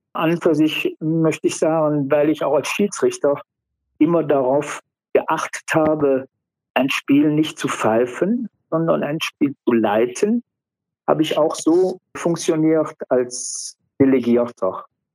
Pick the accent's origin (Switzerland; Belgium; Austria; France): Belgium; Ja, das meine ich.